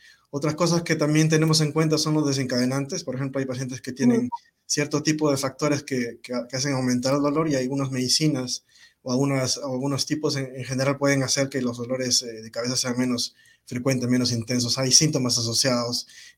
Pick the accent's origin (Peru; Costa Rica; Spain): Peru; moved away as an adult; also born or lived in New Mexico, United States / Houston, United States; yo soy de Perú, de Sudamérica. Hice el entrenamiento ya de medicina y después me fui para Nuevo México.